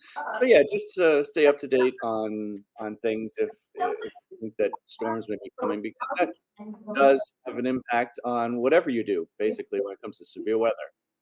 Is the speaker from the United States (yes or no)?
yes; East Coast, United States; And I grew up on the East Coast, so there was the Atlantic Ocean there.